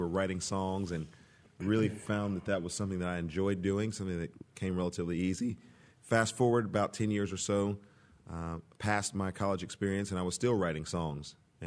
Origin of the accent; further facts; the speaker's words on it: Texas, United States; Yes, sir. I'm from Texas.